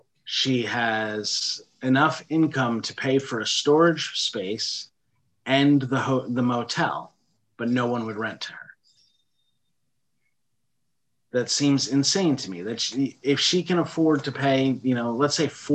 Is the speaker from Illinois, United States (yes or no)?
no; New York, United States; I came from Northern New York